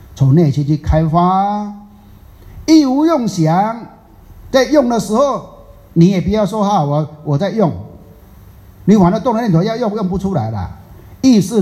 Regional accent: Taiwan; 不要像我们台湾人讲的啊，给点塞脸呐

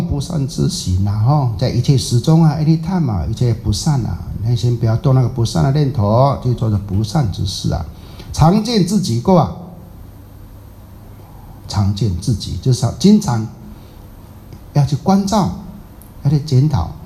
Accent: Taiwan; 我们台湾人有一句啊，俚语很好啦

